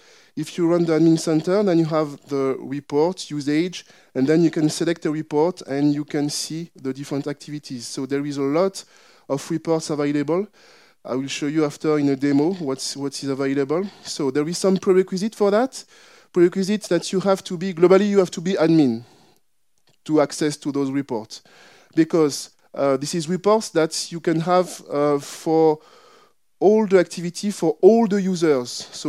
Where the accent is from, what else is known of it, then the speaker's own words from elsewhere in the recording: Paris, Île-de-France, France; I come from France. I come from Paris.